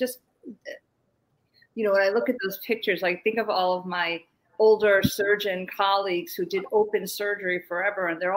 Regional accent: India; we're Indian, we always doing something with our heads.

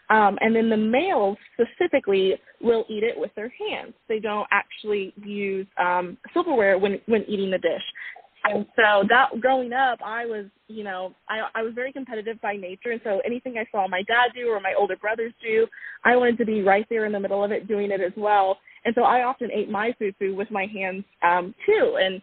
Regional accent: Lexington, Oklahoma, United States; also born or lived in Norman; So I was born right there in Sooner Nation in Norman, Oklahoma. I grew up in a small town just south of there called Lexington. So I was raised by a single mom.

